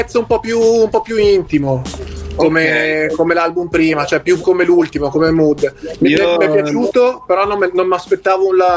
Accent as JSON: {"language": "Italian", "town": "Verona", "region": "Veneto", "country": "Italy", "said": "per me da veronese la scuola di Bologna, cioè, l'ho sempre sentita più vicina di quella di Milano, di Roma, magari anche di Torino"}